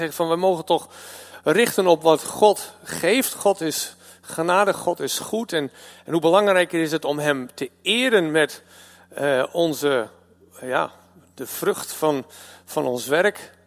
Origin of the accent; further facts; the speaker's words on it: United States; now in Netherlands; Ik weet niet, ik ben Amerikaan, ik vond het wel cool om daar wat mee te doen.